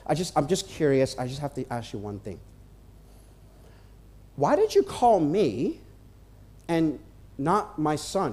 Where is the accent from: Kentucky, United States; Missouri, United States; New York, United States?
New York, United States; he was a pastor from my hometown in New York